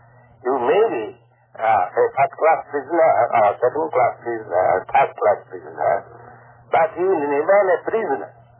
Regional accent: Kolkata, West Bengal, India; born there; now in Vrindavan, India; I was born in Calcutta.

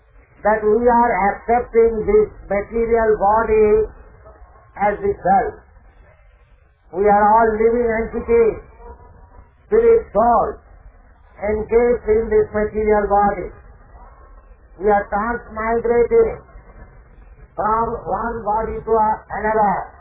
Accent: India; born there; I am born in India, so I am thinking I am Indian.

